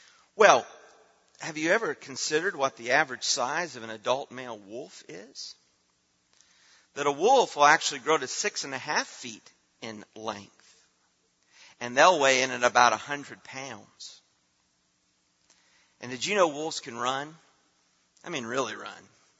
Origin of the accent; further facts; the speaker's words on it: Indiana, United States; Because we're from Indiana. And it was the Indy 500 today.